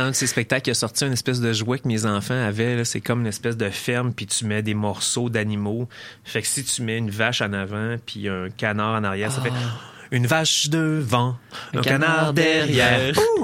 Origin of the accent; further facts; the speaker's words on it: Beauport, Quebec, Canada; j'ai grandi à Beauport, en banlieue de Québec. J'étais à l'école à Ribambelle, après ça, Sainte-Chrétienne, Samuel de Champlain, etc.